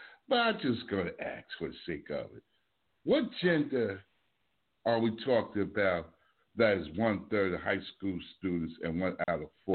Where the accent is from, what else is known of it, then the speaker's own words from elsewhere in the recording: Northeast, United States; I'm from the Northeast, and we get hit hard also.